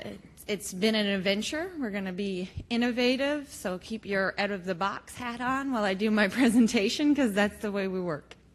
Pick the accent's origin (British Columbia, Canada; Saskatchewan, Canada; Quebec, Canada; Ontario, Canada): Quebec, Canada; So this is some beautiful pictures of where I'm from. We're from the Lornar Shore of Quebec, which is a very isolated region in Quebec. We don't have road access.